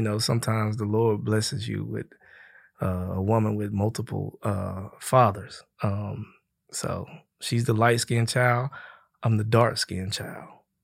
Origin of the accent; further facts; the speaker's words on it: Atlanta, Georgia, United States; So, yeah, I was raised in Atlanta, Georgia. So I went from a small town to an even, you know, compared to L.A., a small city, but it was a big, big city